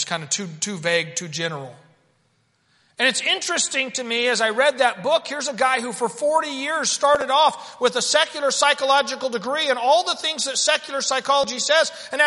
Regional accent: Kansas, United States; also born or lived in Oklahoma; I grew up in Kansas, and we loved gardening. And I went to Oklahoma, and I thought I'm going to have a garden.

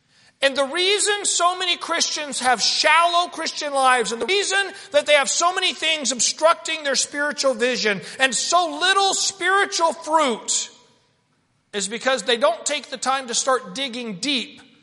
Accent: Kansas, United States; also born or lived in Oklahoma; I grew up in Kansas, and we loved gardening. And I went to Oklahoma, and I thought I'm going to have a garden.

